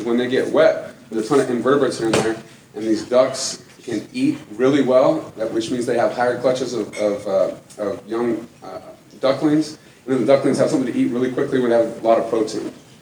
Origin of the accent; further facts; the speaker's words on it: Montana, United States; But senators from my home state of Montana, Idaho, and Wyoming, they fought him and ultimately stopped him from being able